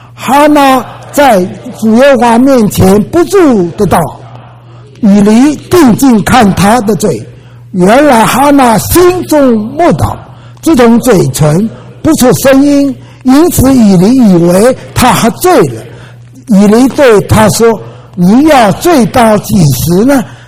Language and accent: Chinese; Wenzhou, Zhejiang, China; 我们家在温州